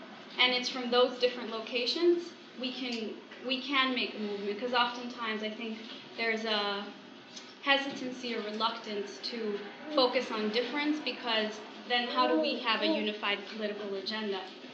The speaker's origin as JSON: {"language": "English", "country": "United States", "tie": "born or raised there", "said": "I was raised here in the United States"}